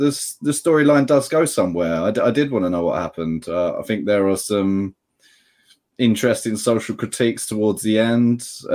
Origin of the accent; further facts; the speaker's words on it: London, United Kingdom; especially as a Londoner, seeing